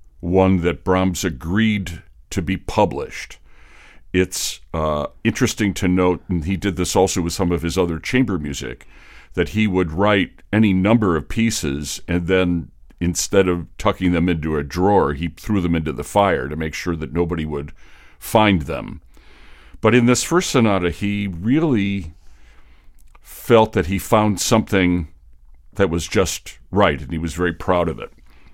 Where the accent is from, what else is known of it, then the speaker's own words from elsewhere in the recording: United States; just from a historical perspective as an American